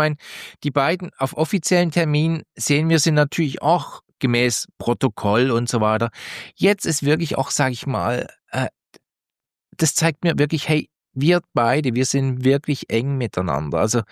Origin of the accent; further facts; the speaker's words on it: Schwendi, Glarus, Switzerland; Hier stadtnah Zürich, ich bin ein Landei, oder? Ich meine, ich komme aus dem Glarnerland.